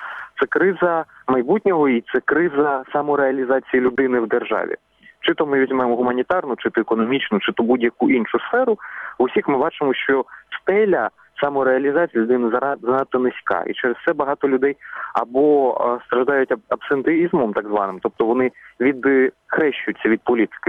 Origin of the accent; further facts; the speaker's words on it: Horlivka, Donetsk Oblast, Ukraine; я сам з Горлівки, сходу українського промислового міста